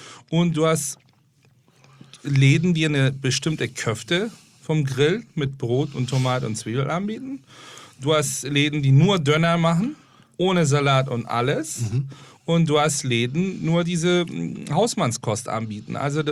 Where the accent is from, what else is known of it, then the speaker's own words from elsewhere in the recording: Turkey; German is a second language; sehr in Verbindung mit dem Meer aufgewachsen. Ja. Auch mein Vater hatte Schiffe und. Ich habe sehr viel Zeit in der Ägäischen Küste verbracht. Mit meinem Großeltern, meine Eltern in Istanbul gearbeitet haben.